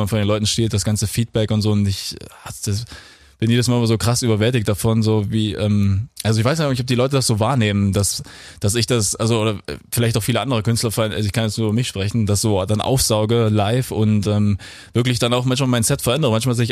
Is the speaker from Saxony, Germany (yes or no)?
no; Thuringia, Germany; ich bin aus Thüringen